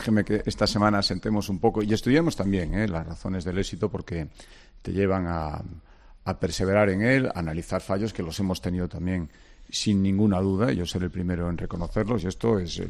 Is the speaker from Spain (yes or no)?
yes; Galicia, Spain; que tan gallego como español, y que ser gallego es nuestra forma de ser español y viceversa.